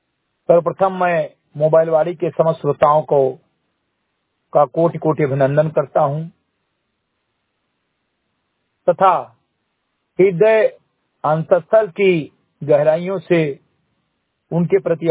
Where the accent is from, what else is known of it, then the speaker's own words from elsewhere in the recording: Uttar Pradesh, India; ग्राम सभा समिति कटही विकासखंड मेनपुरवा जनपद बहराइच का मूल निवासी हूं